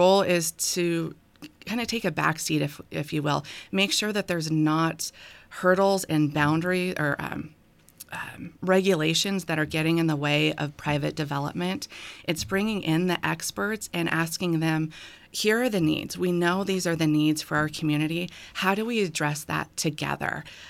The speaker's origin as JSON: {"language": "English", "town": "Spokane", "region": "Washington", "country": "United States", "tie": "born or raised there", "said": "Born and raised in Spokane, grew up in North Spokane, went to Meade High School"}